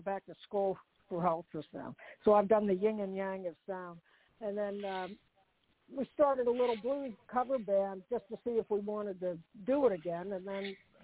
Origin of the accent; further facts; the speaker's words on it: Pittsburgh, Pennsylvania, United States; Well, I'm from Pittsburgh, and I live here.